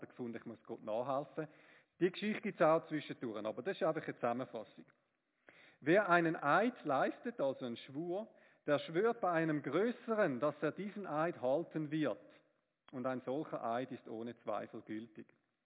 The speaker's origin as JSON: {"language": "German", "country": "Switzerland", "said": "wir sind wahrscheinlich alle ein bisschen überversichert als Schweizer."}